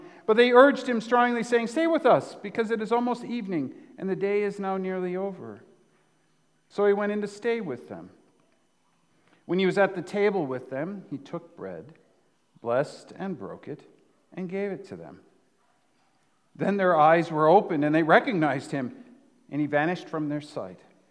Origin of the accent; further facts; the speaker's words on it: Wisconsin, United States; also born or lived in Guam; I was born and raised in Wisconsin.